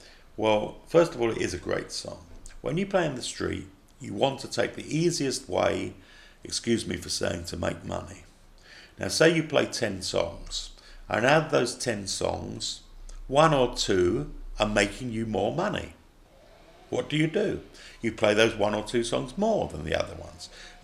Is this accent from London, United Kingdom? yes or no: yes; London, United Kingdom; First of all, of course, I'm from London.